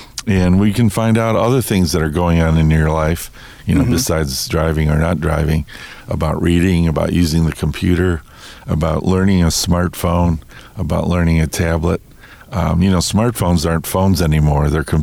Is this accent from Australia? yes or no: no; Des Plaines, Illinois, United States; it's going to be in Des Plaines, my hometown.